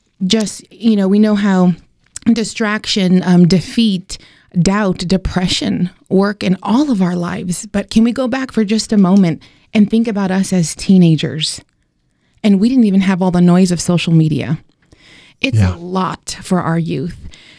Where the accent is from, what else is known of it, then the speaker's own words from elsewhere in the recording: New Mexico, United States; I know for me growing up in New Mexico, I was one choice away daily.